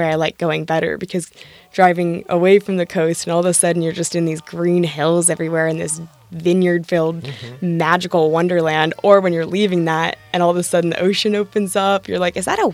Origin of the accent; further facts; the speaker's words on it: Washington, United States; We are from Washington State, so we did grow up going down to Seaside, Oregon, a great destination as well.